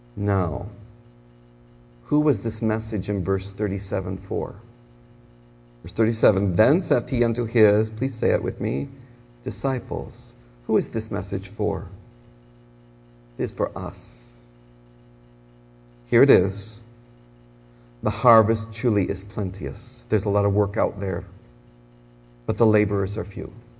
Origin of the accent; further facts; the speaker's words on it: Michigan, United States; also born or lived in Alabama; I'm a Michigander and proud of it, but I have documentation showing that I was born in Alabama and have the right to interpret this like a southerner.